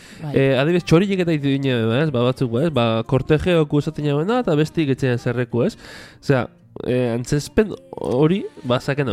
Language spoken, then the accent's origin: Basque; Basque Country, Spain; euskaldunak gara, euskaldunak.